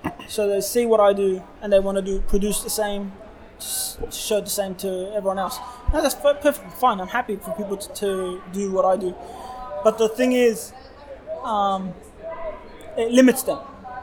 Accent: Australia; We're Australian.

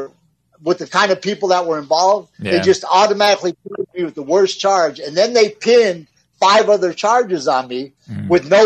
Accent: Michigan, United States; And you know, because I'm from Michigan and everything

